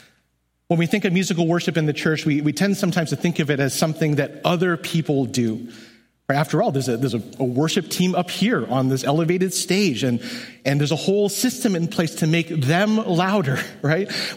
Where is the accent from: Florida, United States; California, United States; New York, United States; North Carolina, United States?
California, United States; As a Californian, I might suggest humbly more flip-flops.